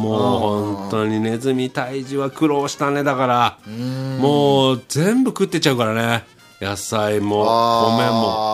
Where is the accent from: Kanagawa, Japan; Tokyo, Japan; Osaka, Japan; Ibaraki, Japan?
Kanagawa, Japan; Yokosuka; 俺ん家もあったよ横須賀、うん、昔は